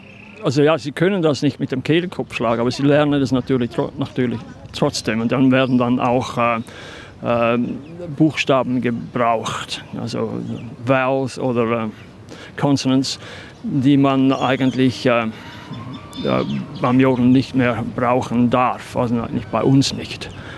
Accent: Switzerland; also zum Beispiel in Österreich jodelt man ganz anders als bei uns in der Schweiz.

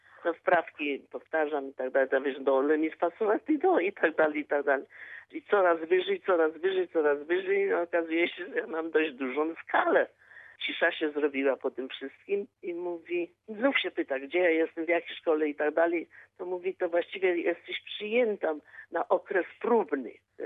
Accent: Zabrze, Silesian Voivodeship, Poland; also born or lived in Nowy Bytom; Po wojnie myśmy się przeprowadzili do Zabrza. Mm-hmm. Także ja z Zabrza...

